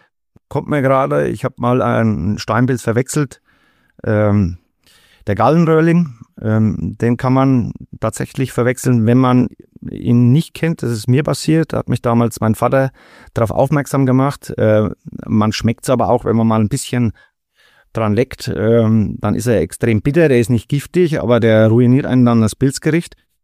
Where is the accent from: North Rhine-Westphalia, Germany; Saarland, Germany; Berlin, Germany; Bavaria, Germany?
Bavaria, Germany; meistens bin ich in den Schwarzen Bergen unterwegs oder am Kreuzberg. Das ist so meine Heimatregion, da muss ich auch nicht weit mit dem Auto fahren.